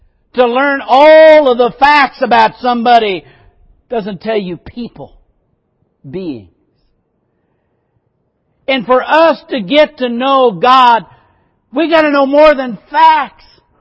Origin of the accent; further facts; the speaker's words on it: Iowa, United States; born there; They could learn that I was born in Iowa.